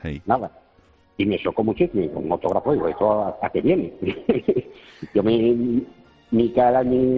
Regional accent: Carmona, Andalusia, Spain; yo soy de la provincia de Sevilla, soy de Carmona, pero hoy iba mucho a Sevilla

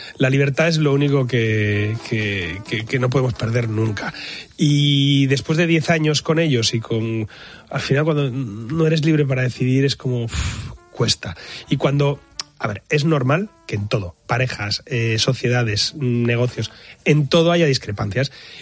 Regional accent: Asturias, Spain; soy asturiano y soy muy cabezota

